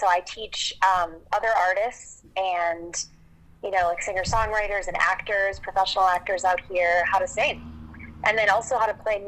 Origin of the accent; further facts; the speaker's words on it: Minnesota, United States; No, I'm not. I'm originally from Minnesota, rural Minnesota, in a town of 6,000 people, born and raised.